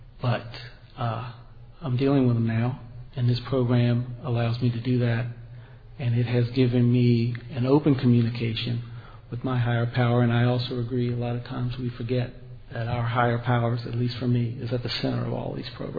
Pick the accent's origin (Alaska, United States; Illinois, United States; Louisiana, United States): Louisiana, United States; New Orleans; now in Houston, United States; I'm a double winner, currently living in Houston, Texas. I grew up in New Orleans, Louisiana.